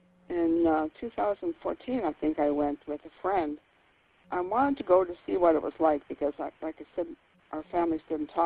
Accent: Idaho, United States; born there; a regular little card birth certificate that said I was born in Idaho.

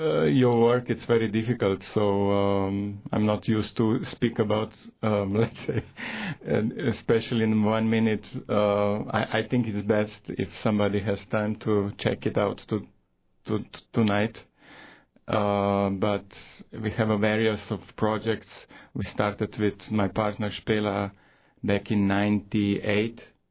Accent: Slovenia; English is a second language; I'm coming from Slovenia, Europe. It's a small country, 2 million people.

